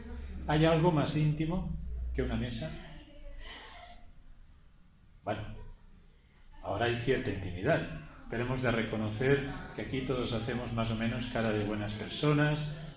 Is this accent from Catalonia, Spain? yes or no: yes; Arenys de Mar, Catalonia, Spain; En mi pueblo, que ya debéis conocer, siempre digo que soy de pueblo, Arenys de Mar